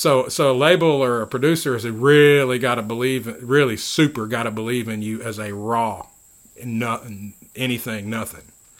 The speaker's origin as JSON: {"language": "English", "town": "Philadelphia", "region": "Mississippi", "country": "United States", "tie": "born there", "also_born_or_lived": "Goose Creek, United States / Washington, United States", "said": "Yeah, in part. I mean, I was born here in Philadelphia, Mississippi. My youth, I traveled around with my parents."}